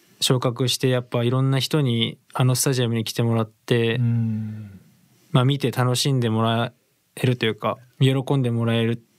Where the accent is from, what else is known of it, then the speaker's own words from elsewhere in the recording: Toyama, Japan; 地元富山でプレーしたいとはずっと思ってて